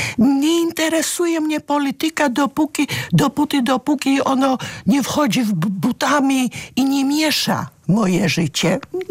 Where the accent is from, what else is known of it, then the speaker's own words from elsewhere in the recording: Georgia; Polish is a second language; now in Poland; Ja jestem z urodzenia Gruzinką, która od lat 70., a później od połowy lat 80. widzi Gruzję z boku, i ja kocham Gruzję i mam nadzieję, że nigdy nie przestanę być Gruzinką.